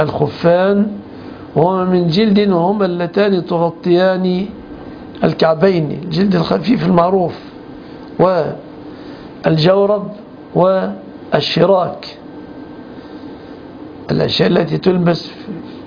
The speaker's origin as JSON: {"language": "Arabic", "country": "Egypt", "said": "كمصريين لهجة رديئة"}